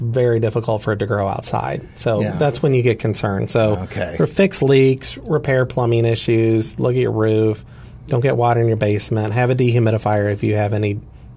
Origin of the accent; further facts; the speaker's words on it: Herculaneum, Missouri, United States; I grew up in Herculaneum right outside Doe Run Lead.